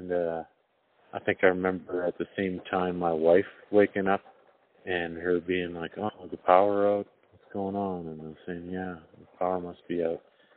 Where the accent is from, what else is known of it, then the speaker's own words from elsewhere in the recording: Alberta, Canada; I'm from Alberta, Canada.